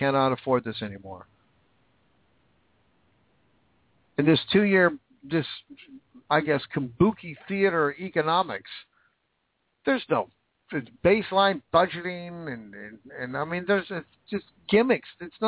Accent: Washington, United States; slobbers all over that Patty Murray, who's from my own home state, which makes me sick that people in my home state would vote for that.

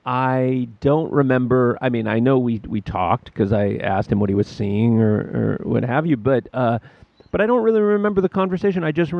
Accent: West Coast, United States; that's a cultural thing for me growing up on the West Coast.

